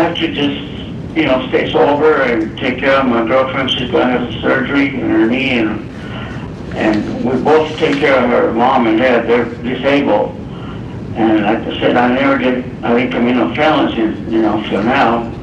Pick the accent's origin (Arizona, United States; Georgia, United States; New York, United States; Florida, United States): Arizona, United States; Tucson; I'm from right here in Tucson.